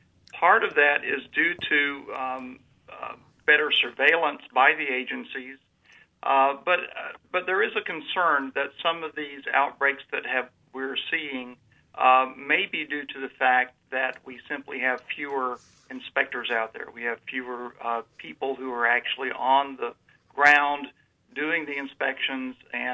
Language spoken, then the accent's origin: English; Florida, United States; when I was a kid growing up in Central Florida, we would walk down to the local butcher